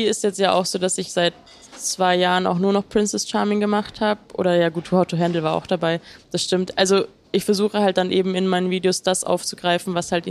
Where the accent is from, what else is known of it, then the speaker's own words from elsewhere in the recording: Munich, Bavaria, Germany; dann eben in München zu sein, in meiner Heimatstadt